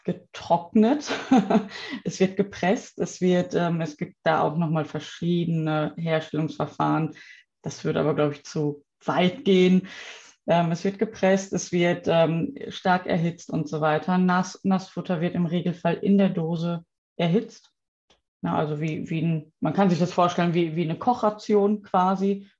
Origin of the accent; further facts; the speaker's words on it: Bochum, North Rhine-Westphalia, Germany; Ich komme aus dem Ruhrgebiet, aus Bochum. Bin Ende 30